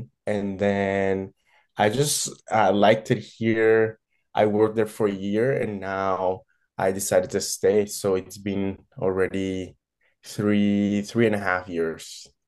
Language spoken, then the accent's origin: English; Caribbean Region, Colombia; English is a second language; now in Ottawa, Canada; my country of origin is Colombia. It's located in South America, and it's a pretty diverse country. I'm from the Caribbean region, which is in the northern part of the country.